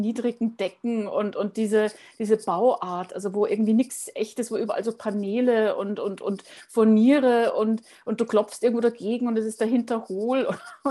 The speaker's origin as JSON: {"language": "German", "country": "Germany", "lives_now": "Austria", "said": "weil man mich ja einfach hört als Deutsche. Also ich klinge vielleicht für Leute außerhalb von Österreich österreichisch, aber in Österreich werde ich immer die Deutsche sein."}